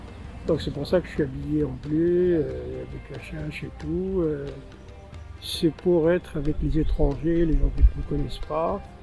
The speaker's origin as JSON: {"language": "French", "country": "Niger", "said": "Oui, je viens du nord du Niger, dans le Sahel, exactement, où sont mes parents encore nomades."}